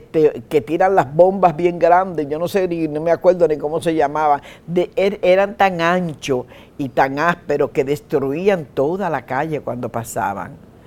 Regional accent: Dominican Republic; Eso me pasaba a mí cuando yo vivía en la República Dominicana, porque ustedes saben que yo soy dominicana.

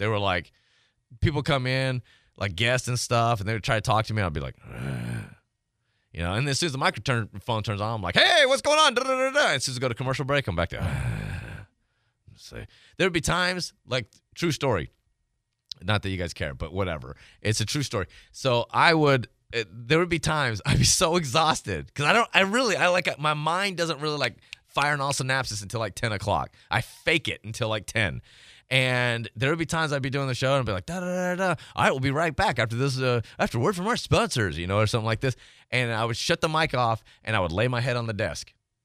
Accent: Tennessee, United States; Yeah, I was going to say, it's some part where I grew up in Tennessee, you just don't, you don't finish your words, you don't finish your sentences.

